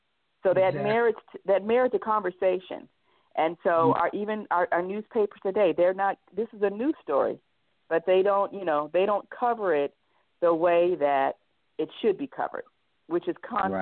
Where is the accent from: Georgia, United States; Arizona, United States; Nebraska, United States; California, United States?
California, United States; San Francisco; I grew up in San Francisco. I'm one of 12 in a generation, first cousins. So there are two who are left in San Francisco, and I'm not one of those two.